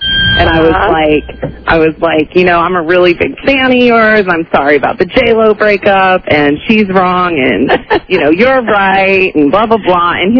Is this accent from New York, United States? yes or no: yes; New York, United States; I'm actually from upstate New York.